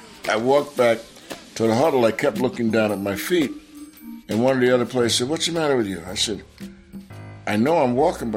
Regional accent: East Orange, New Jersey, United States; I was born and raised in New Jersey, East Orange, New Jersey.

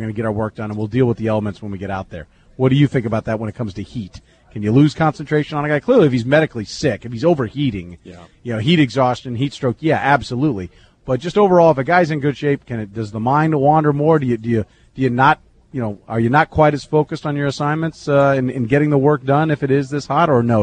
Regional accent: the South, United States; You know, I'm from the South. Yeah. It's hot down there.

